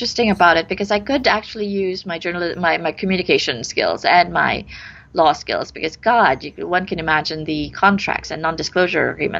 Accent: Philippines; I grew up here. I was born here in the Philippines. I went to the University of the Philippines

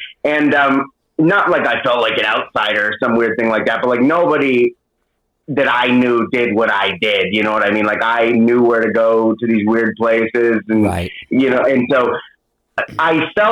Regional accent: Denver, Colorado, United States; now in Brooklyn, United States; I guess I didn't realize what makes Denver not like a normal American city until I went to LA and then back to Denver

